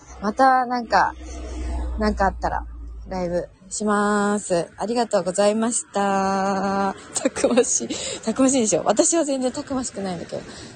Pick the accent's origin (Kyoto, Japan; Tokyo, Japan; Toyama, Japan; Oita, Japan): Kyoto, Japan; Miyazu; 私の地元のね、宮津の、丹後の宮津です、丹後の宮津。